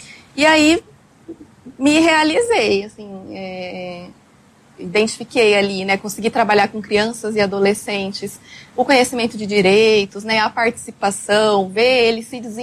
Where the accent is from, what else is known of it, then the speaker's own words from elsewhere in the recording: Votuporanga, São Paulo, Brazil; now in Londrina, Brazil; eu vim para Londrina em 2012, vim do interior de São Paulo para fazer psicologia na UEL.